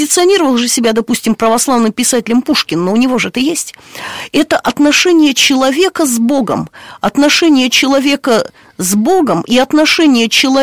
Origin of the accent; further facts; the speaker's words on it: Arkhangelsk, Arkhangelsk Oblast, Russia; В нем угадывается Архангельск, потому что мой родной город назван в честь архистратига Божия Михаила.